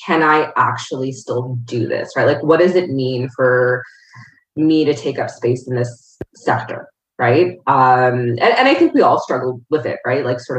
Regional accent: Scarborough, Ontario, Canada; So I grew up in Scarborough

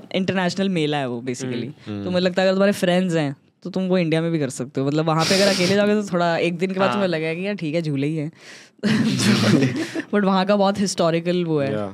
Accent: Punjab, India; तो मैंने और मैंने वैसे रिज्यूम कैसे करा कि मैं पंजाबी हूँ.

